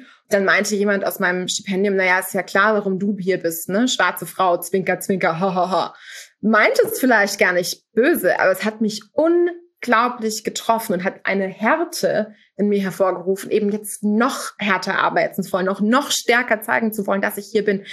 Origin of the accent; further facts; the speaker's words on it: Munich, Bavaria, Germany; ich bin auch in Neuperlach in München groß geworden. Ich identifiziere mich absolut mit dem ganz klassischen Ausländer in Deutschland. Mein Vater war nigerianischer Immigrant, der hier vor vielen Jahrzehnten nach Deutschland kam.